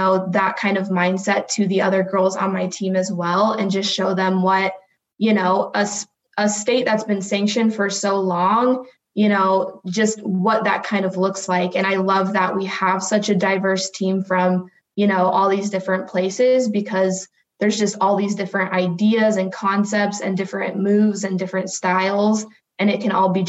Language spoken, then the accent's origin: English; Texas, United States; that's something that growing up in Texas, that's really preached, is, you know, being mentally tough